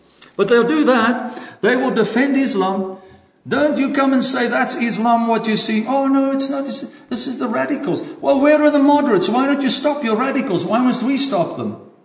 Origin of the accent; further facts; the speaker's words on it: Ireland; Brothers, how many of you have ever seen me afraid? I'm too Irish for that.